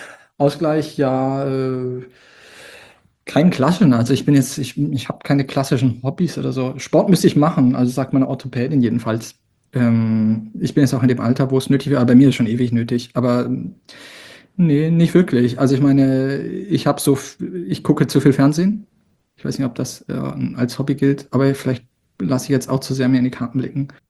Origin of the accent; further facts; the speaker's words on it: Bad Harzburg, Lower Saxony, Germany; da in Bad Harzburg, wo ich groß geworden bin